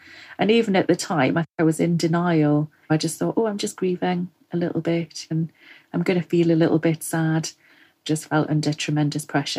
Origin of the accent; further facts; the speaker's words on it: North East England, United Kingdom; I'm originally from Northumberland.